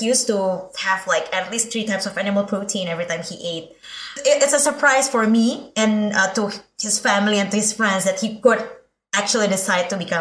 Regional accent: Indonesia; English is a second language; Indonesian, yeah.

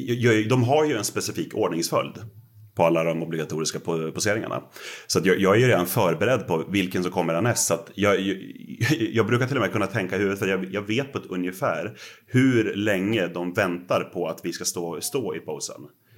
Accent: Gävle, Gävleborg County, Sweden; ett annat lag i samma stadsdel i Gävle där jag kommer ifrån

